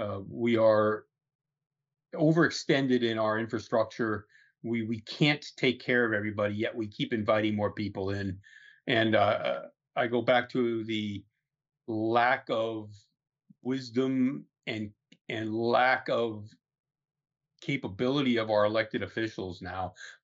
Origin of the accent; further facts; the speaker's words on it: United States; I think as Americans, we don't appreciate the privilege of being an American